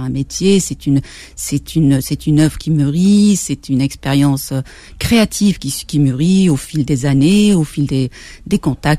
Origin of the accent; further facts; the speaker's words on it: France; born there; Je suis née en France, je vis en France, j'exerce en France, bien que j'exerce en arabe et en français.